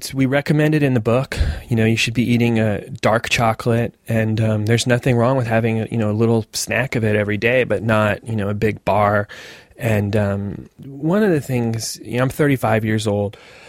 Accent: Sedona, Arizona, United States; I'm from Sedona, Arizona, and it was the first fast food place in our town.

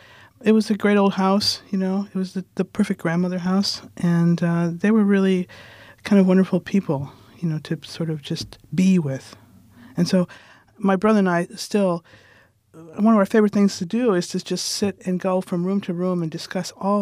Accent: Chicago, Illinois, United States; I was born in Chicago quite a long time ago, in the middle of the last century. And, I grew up in the city, but my mother was from a small town in Illinois, so I would spend a lot of my summers down there with my very old grandparents

